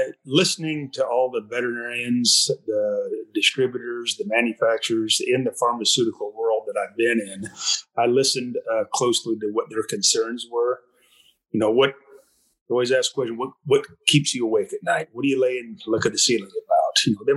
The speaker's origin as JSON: {"language": "English", "region": "Nebraska", "country": "United States", "tie": "born or raised there", "said": "But yeah, we're born and raised in Nebraska, and I've got a place up by Burwell now. So pretty much bred right here in Nebraska."}